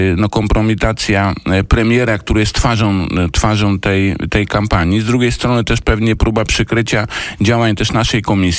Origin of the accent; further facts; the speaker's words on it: Gdańsk, Pomeranian Voivodeship, Poland; now in Tczew, Poland; jestem z Pomorza, tak, z Gdańska, mieszkam w Tczewie, ale to jest 30 kilometrów od Gdańska, więc Gdańsk znam bardzo dobrze